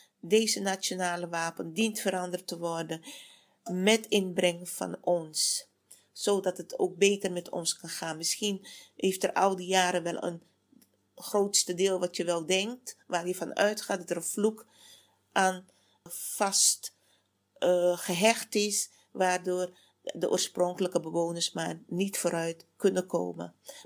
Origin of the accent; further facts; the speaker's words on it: Suriname; Dat wij als Surinamers elkaar ondersteunen en helpen